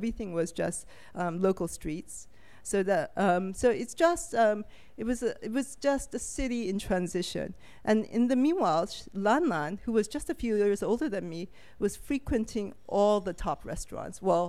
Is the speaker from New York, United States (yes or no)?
yes; New York, United States; I'm a big fan. I grew up in New York. I'm a big fan of public transportation